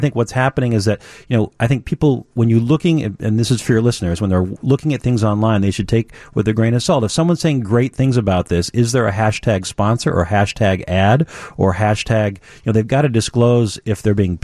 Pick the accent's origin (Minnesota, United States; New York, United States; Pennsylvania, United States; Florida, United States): Minnesota, United States; now in Chicago, United States; when I moved to Chicago 25 years ago, I was just overwhelmed with how big the city was. I'm originally from Minnesota.